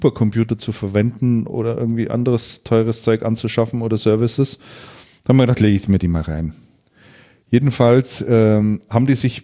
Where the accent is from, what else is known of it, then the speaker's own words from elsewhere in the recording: Bavaria, Germany; born there; also born or lived in Lechfeld; Gebürtig bin ich Mittelfranke.